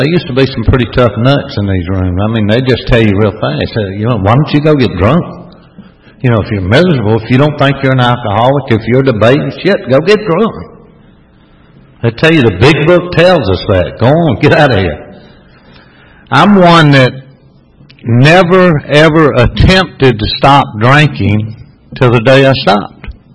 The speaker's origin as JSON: {"language": "English", "town": "Forest Park", "country": "United States", "tie": "born or raised there", "said": "And I grew up in Forest Park."}